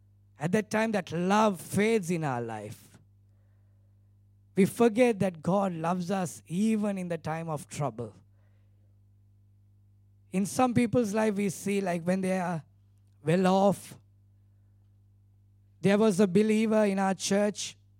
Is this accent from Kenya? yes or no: no; Sri Lanka; first language Tamil; English is a second language; I'm not very much good in English because I preach in Sinhala and another language called Tamil, which is my mother tongue.